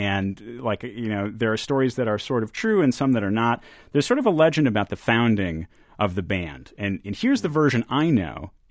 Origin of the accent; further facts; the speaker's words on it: Minneapolis, Minnesota, United States; Jim, as I mentioned before, we're both from Minneapolis.